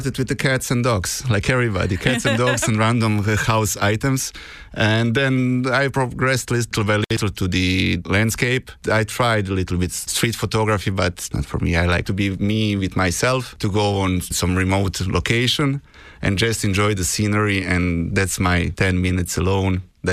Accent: Croatia; moved away as an adult; now in Killarney, Ireland; I'm originally from Croatia, but I moved here in Killarney in 2015.

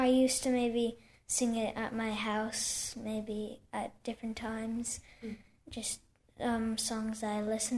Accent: Killarney, Munster, Ireland; I'm from Killarney.

